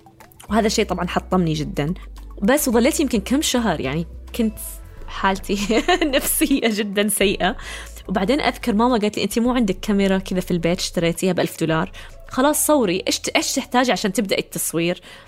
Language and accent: Arabic; Saudi Arabia; also born or lived in United States; قلت لهم أنا السعودية. فقالوا لا، إحنا نبغى هذه الوظيفة فقط للأجانب، تكون جنسيته أمريكية. فقلت لهم طب أنا مولودة في أمريكا وعندي جنسية أمريكية.